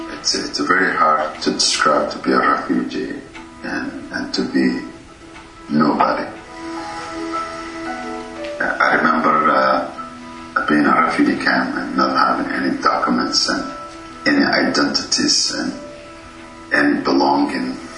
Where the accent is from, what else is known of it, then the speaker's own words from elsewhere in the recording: Canada; I'm not less than anybody, and I'm proud of being Canadian.